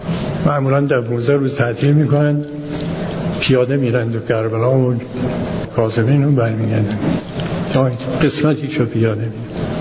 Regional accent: Yazd, Iran; also born or lived in Najaf / Qom; اینایی که میگم تا حالا مربوط به شهر خودمون یزد، بعدش مدتی نجف بودیم و برگشتیم قم

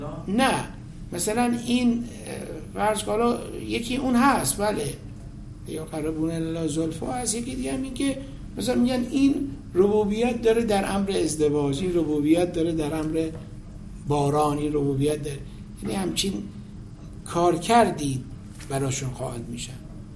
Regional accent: Iran; گفت اهل کجایی؟ گفتم ایران. گفت از کجا آمدی؟ گفتم از ایران.

